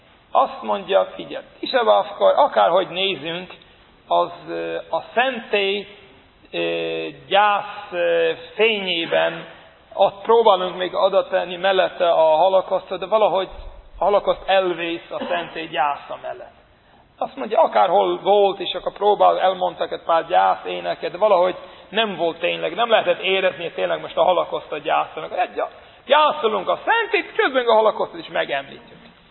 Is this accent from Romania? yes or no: no; Brooklyn, New York, United States; now in Hungary; Most az a negyed, ahol én felnőttem, az a Brooklynba, a Williamsburg.